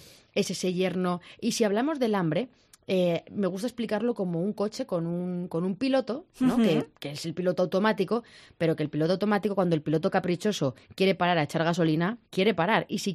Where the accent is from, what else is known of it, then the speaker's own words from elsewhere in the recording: Belmonte, Castilla-La Mancha, Spain; Bueno, yo soy de Cuenca, yo soy de Belmonte, Cuenca, y yo tenía una farmacia rural en un pueblo de 500 habitantes.